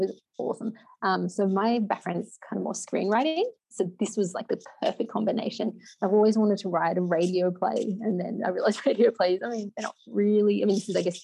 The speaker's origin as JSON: {"language": "English", "town": "Canberra", "region": "Australian Capital Territory", "country": "Australia", "tie": "born or raised there", "said": "I grew up in Canberra. It's pretty different."}